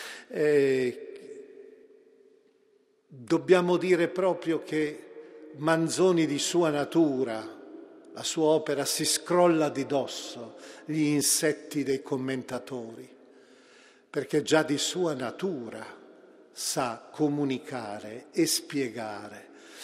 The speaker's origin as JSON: {"language": "Italian", "region": "Lombardy", "country": "Italy", "tie": "born there", "said": "Era la mia terra di nascita quella, i paesi portano ancora quel nome."}